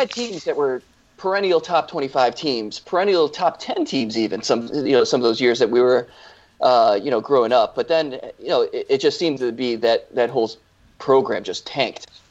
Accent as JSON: {"language": "English", "region": "New York", "country": "United States", "tie": "born or raised there", "said": "We all grew up in the Northeast. We're Northeast guys. We grew up in Central New York."}